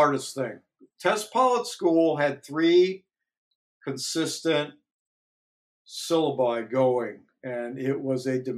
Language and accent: English; Ohio, United States; and we grew up in Northeast Ohio, and Mike ended up being an astronaut.